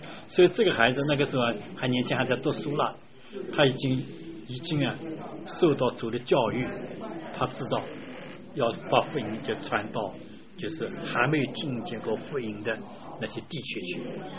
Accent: China

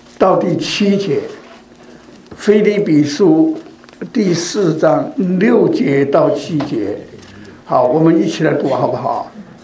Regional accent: Hong Kong; 这个，我是从香港过来

